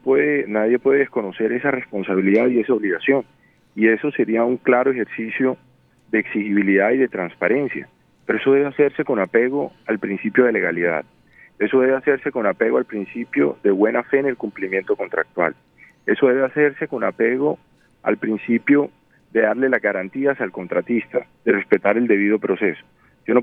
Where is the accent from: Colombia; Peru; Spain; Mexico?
Colombia; Barranquilla, Atlántico; entiendo la indignación que tienen todos en la ciudad de Barranquilla. Como barranquillero la comparto.